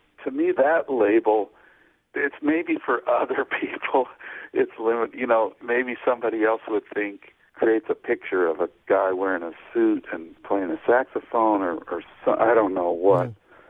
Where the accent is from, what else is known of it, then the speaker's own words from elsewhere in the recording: Colorado, United States; I grew up in Colorado, and just about every summer and some winters, we drive from Colorado up to Two Harbors